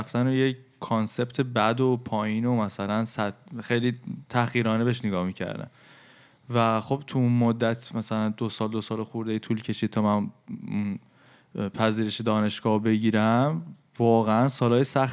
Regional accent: Iran; ماهایی که توی فرهنگ ایرانی بزرگ شدیم،

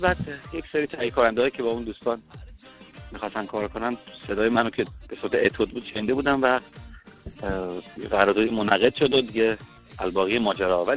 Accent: Isfahan, Iran; now in Tehran, Iran; خودم بزرگ شده اصفهانم و ساکن تهران

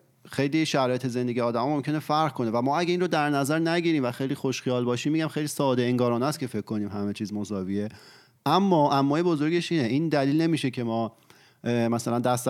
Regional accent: Iran; چون مثلا ما که حالا تو ایران به دنیا اومدیم و بزرگ شدیم

